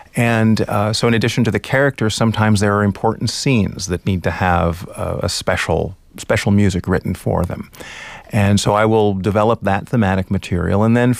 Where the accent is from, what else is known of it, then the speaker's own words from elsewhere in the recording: Indianapolis, Indiana, United States; it was in a pizza parlor back in Indianapolis. I grew up in Indiana, so that was sort of in my backyard.